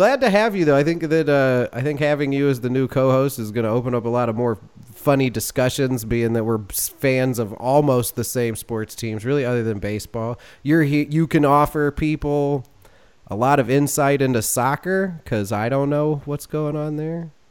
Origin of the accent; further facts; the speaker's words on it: Chicago, Illinois, United States; And we're both from Chicago, and we both have a favorite Chicago baseball team.